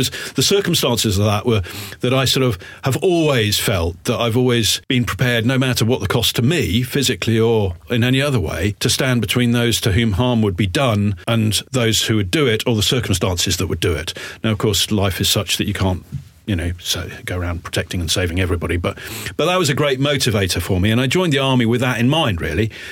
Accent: South East England, United Kingdom; now in Kent, United Kingdom; I was brought up really in Berkshire for most of my sort of childhood before I joined the army. Been abroad so many years

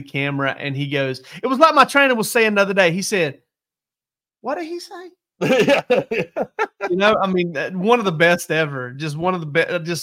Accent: Georgia, United States; I grew up down there in South Georgia. A lot of Florida State fans down there.

